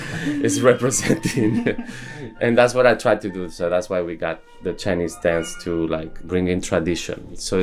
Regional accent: Spain; also born or lived in Lyon, France; I was born in Lyon, France, but, you know, raised in Spain. My parents are Spanish.

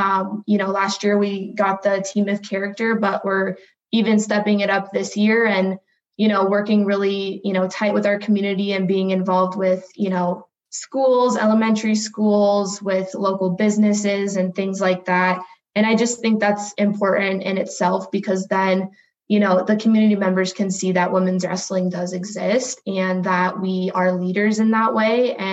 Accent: Texas, United States; that's something that growing up in Texas, that's really preached, is, you know, being mentally tough

